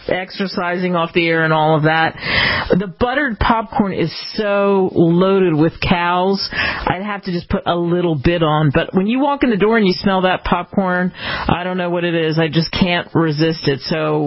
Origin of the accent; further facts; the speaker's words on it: New Jersey, United States; also born or lived in Philadelphia, United States; I grew up in Jersey and Philly